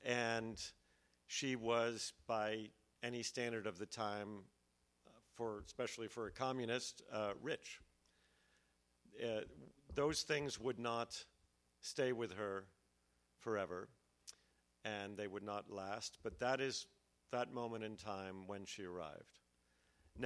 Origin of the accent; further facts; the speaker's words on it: New York City, New York, United States; I grew up on the Upper East Side